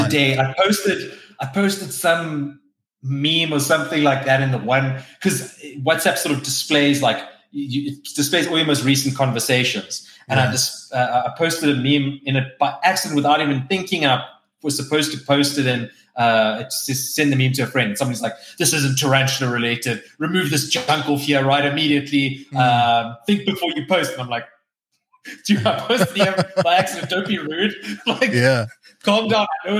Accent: South Africa; now in United States; some of the questions I was asked when I told people I was from South Africa, they're like, how did you get over here? Did you use a boat to get over to America?

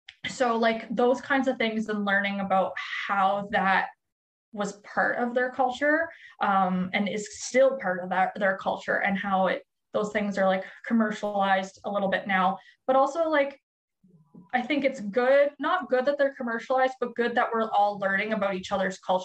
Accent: Canada; I'm from Canada

